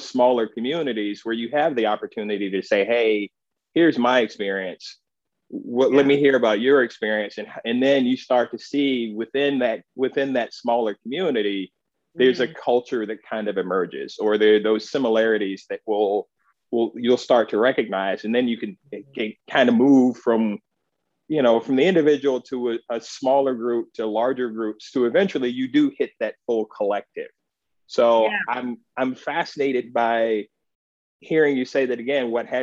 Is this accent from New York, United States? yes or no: no; North Carolina, United States; maybe from the South, like me, I'm from North Carolina